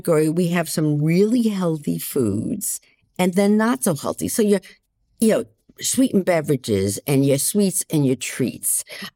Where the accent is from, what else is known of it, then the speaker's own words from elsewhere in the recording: Boston, Massachusetts, United States; Now, you know, I'm from Boston.